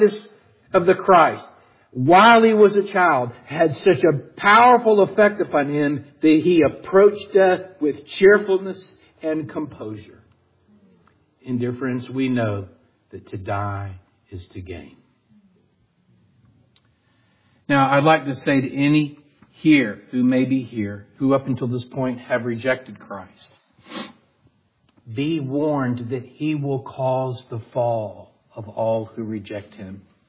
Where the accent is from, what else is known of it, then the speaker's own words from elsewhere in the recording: Ireland; I'm Irish. We're more emotional.